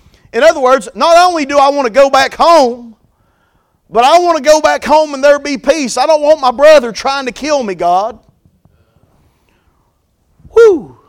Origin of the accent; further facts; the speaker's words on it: United States; y'all know I'm from Carter County, so anything goes up there. Eventually, I'm going to get done saying I'm from Carter County, okay?